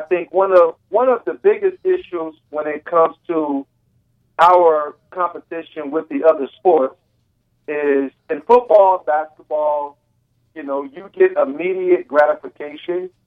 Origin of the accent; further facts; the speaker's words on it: Newark, New Jersey, United States; born there; I was born in Newark, New Jersey, single parent.